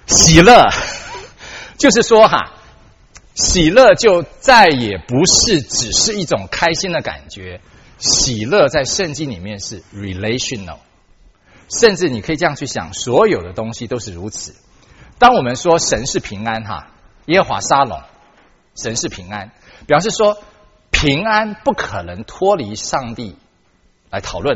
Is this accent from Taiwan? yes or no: yes; Taiwan; 我是台湾来的背景哈